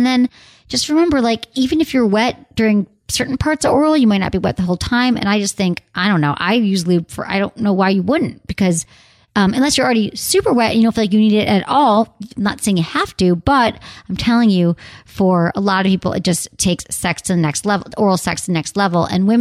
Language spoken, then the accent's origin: English; Detroit, Michigan, United States; Hi, Anna, from my hometown.